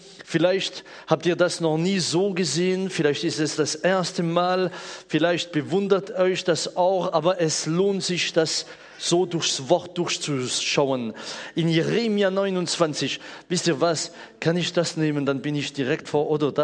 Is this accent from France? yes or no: yes; France; born there; German is a second language; Ich bin als Franzose in Frankreich geboren.